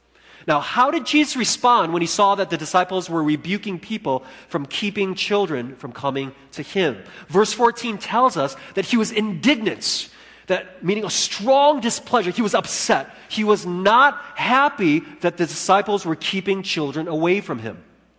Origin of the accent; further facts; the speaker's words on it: United States; Unfortunately, it is connected to the U.S., my home country